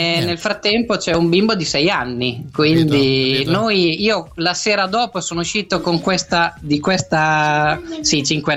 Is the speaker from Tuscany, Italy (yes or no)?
no; Emilia-Romagna, Italy; io sono romagnolo